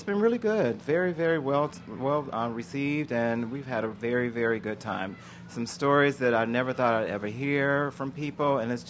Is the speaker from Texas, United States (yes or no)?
no; Detroit, Michigan, United States; now in Atlanta, United States; One is from Detroit, because we're from Detroit, Kenneth and six of us.